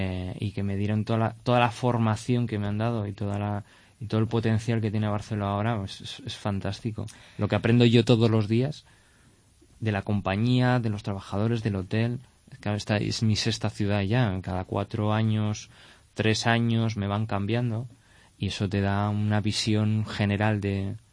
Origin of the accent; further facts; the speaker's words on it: Bilbao, Basque Country, Spain; now in Cáceres, Spain; Yo llevo un año viviendo en Cáceres, en Extremadura, yo soy de Bilbao